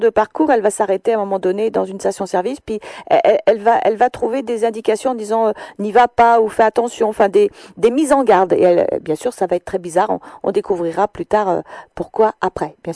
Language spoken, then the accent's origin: French; Occitanie, France; Je suis de l'Ariège.